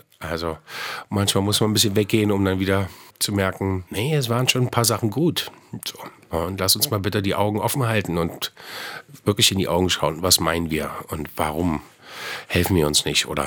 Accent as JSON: {"language": "German", "region": "Berlin", "country": "Germany", "tie": "born there", "said": "Ich bin in Lichtenberg geboren und bin stolz, eine Berliner Pflanze zu sein."}